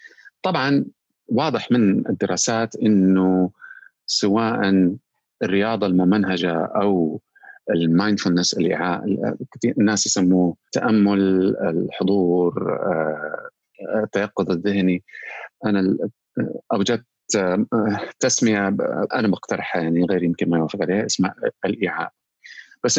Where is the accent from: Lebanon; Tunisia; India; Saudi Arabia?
Saudi Arabia; التدريب على الطب النفسي عندنا في السعودية